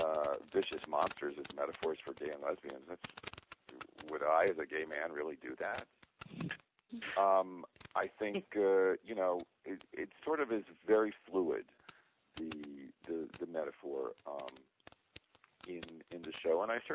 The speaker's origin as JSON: {"language": "English", "region": "the South", "country": "United States", "said": "I am from the South myself"}